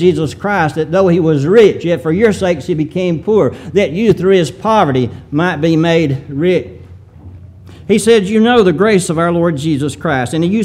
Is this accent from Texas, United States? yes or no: no; Hurricane, Mississippi, United States; also born or lived in Randolph; But I'm from Randolph, Mississippi. And the reason, but I grew up in Hurricane, Mississippi.